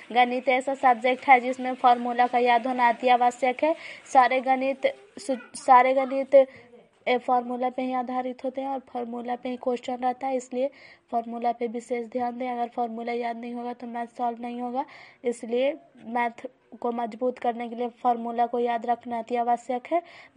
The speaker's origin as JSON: {"language": "Hindi", "region": "Bihar", "country": "India", "said": "ग्राम बैरीगंज post मकरौता जिला नालंदा के निवासी हूँ।"}